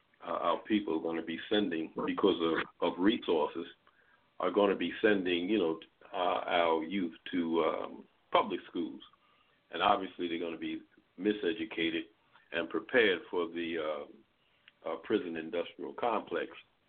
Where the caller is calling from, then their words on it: Baltimore, Maryland, United States; I'm calling from Baltimore, Maryland.